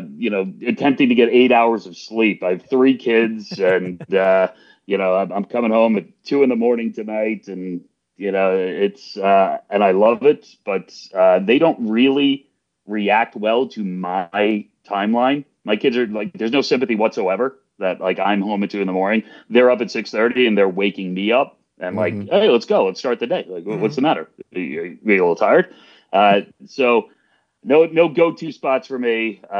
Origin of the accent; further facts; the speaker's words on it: New York, United States; I grew up in New York and I played soccer for a couple of years really poorly at Buffalo.